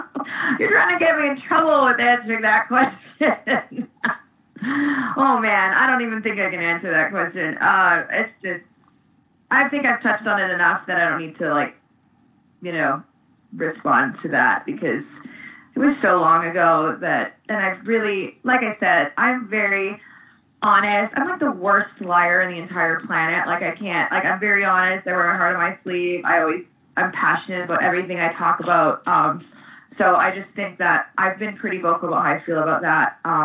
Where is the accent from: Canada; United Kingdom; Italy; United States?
Canada; Victoria, British Columbia; we're actually both from the same town, hometown. See, we're both from Victoria, B.C.